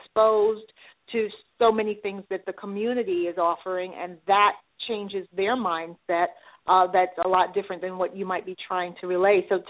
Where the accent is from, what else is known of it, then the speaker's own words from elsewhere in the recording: New York City, New York, United States; I'm a native New Yorker, so are you